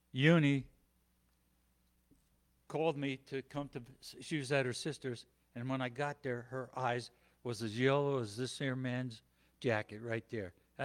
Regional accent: New Jersey, United States; And born and raised in Jersey, across the river from New York City. Grew up in a Lutheran church, went to church my whole life.

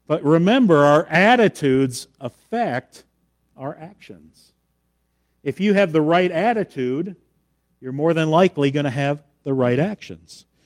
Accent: Michigan, United States; Because he's from Michigan and I'm from Michigan.

